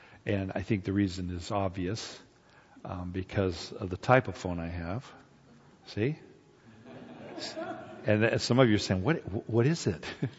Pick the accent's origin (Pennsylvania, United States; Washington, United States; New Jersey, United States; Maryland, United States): Washington, United States; Walla Walla; You know, I'm from Walla Walla, Washington.